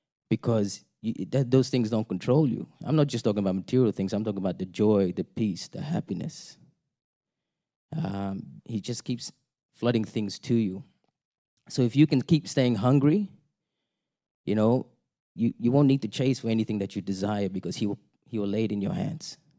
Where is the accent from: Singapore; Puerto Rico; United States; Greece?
Singapore; I was from Singapore. I didn't know anything about God. Okay, but we lived there. I was a Hindu.